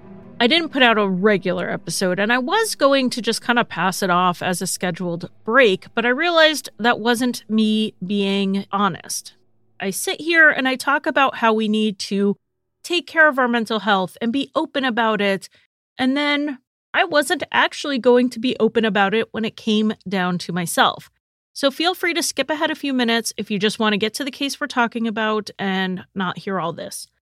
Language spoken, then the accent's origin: English; Connecticut, United States; I'm ready to cover another case from my home state of Connecticut.